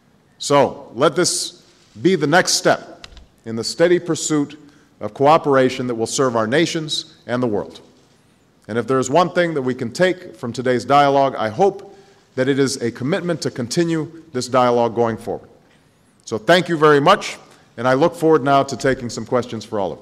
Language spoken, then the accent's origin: English; Chicago, Illinois, United States; he has had an excellent relationship with the city of Chicago, my hometown, that he's visited there twice